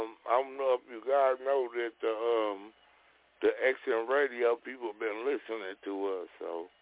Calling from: Germany; I was calling from Germany.

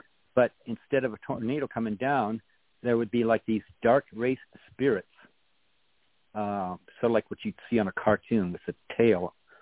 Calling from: Idaho, United States; from Idaho.

